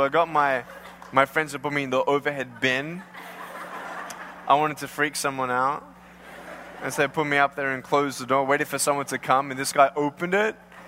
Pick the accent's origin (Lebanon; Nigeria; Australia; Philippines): Australia; now in California, United States; And I'm from Australia. I have moved to California 4 years ago